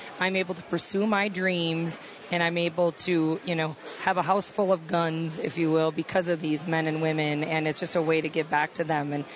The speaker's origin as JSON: {"language": "English", "region": "Wisconsin", "country": "United States", "said": "I'm from the Midwest, from Wisconsin."}